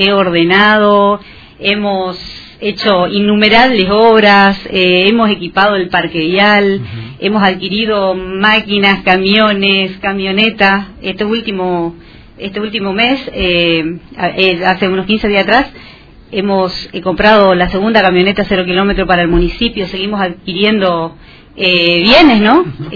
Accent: General Urquiza, Misiones, Argentina; Yo soy nacida y criada en General Urquiza también

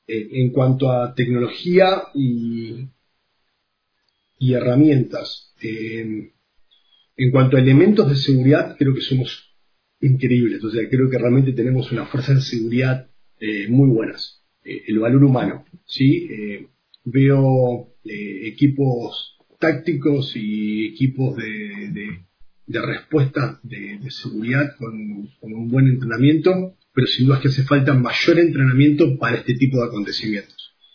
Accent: Mar del Plata, Buenos Aires Province, Argentina; yo soy de Mar del Plata y en pleno verano un operativo de seguridad donde tenés más de 1 millón de personas

